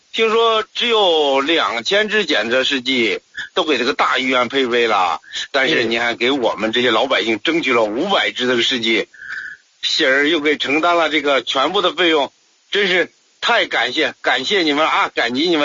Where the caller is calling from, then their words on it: Hebei, China; 我是河北的一个听众